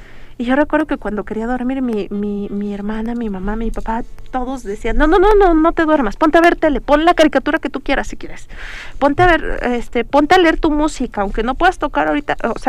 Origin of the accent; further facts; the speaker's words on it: Oaxaca, Mexico; Mariscala está a media hora de mi pueblo.